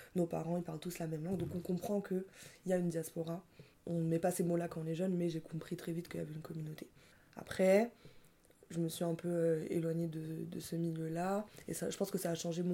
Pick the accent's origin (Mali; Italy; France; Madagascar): Madagascar; on est malgache, mais c'est quoi notre histoire ?» On a tous des parents qui ont connu des parcours migratoires.